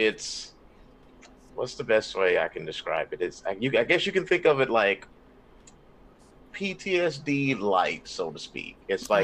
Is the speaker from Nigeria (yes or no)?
no; Jacksonville, Florida, United States; also born or lived in North Carolina / Pompano Beach; like I said, I'm from Jacksonville, Florida. Grew up here most of my life. I lived in North Carolina a little bit in my super, like I'm 2, 3 years old, very briefly, kind of back to Jacksonville.